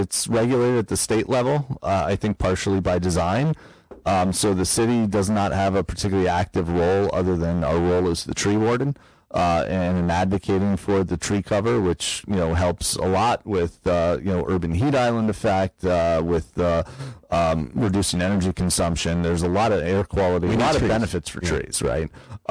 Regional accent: Hamden, Connecticut, United States; Yeah, well, Hampden's my hometown where I grew up, I was a proud green dragon of Hampden High, so.

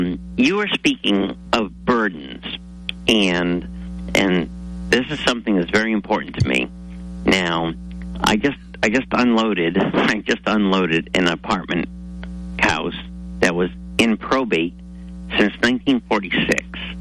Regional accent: Norwich, Connecticut, United States; also born or lived in Florida; because I'm from Norwich. I came back here. I lived in Florida 26 years.

